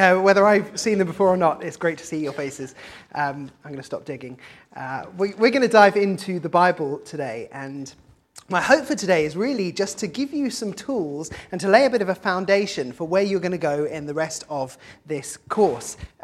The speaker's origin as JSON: {"language": "English", "town": "Oxford", "region": "South East England", "country": "United Kingdom", "said": "I'm from Oxford"}